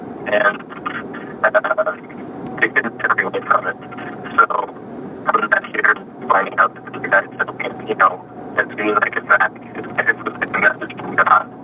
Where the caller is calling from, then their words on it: Toronto, Ontario, Canada; calling from Toronto, Canada.